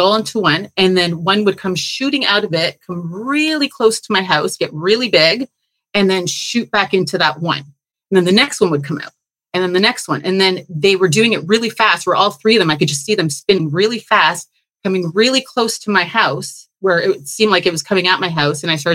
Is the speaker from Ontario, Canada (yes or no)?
yes; Toronto, Ontario, Canada; moved away as an adult; now in Belize; I came from Toronto.